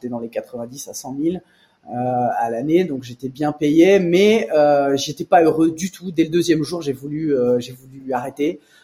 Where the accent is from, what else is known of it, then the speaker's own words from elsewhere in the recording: Nice, Provence-Alpes-Côte d'Azur, France; Donc, moi, je suis niçois. J'ai 33 ans. J'ai grandi à Nice. J'ai fait mes études au Canada.